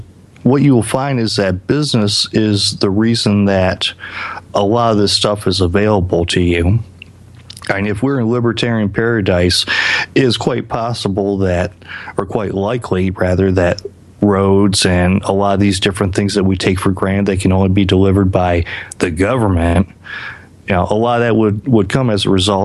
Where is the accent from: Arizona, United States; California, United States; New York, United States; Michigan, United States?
Michigan, United States; Detroit; I am from Detroit, the failed state project.